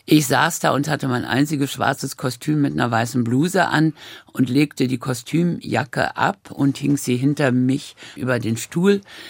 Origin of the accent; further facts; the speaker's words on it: Berlin, Germany; nee, wir sind doch Berliner und jetzt bleiben wir in Berlin.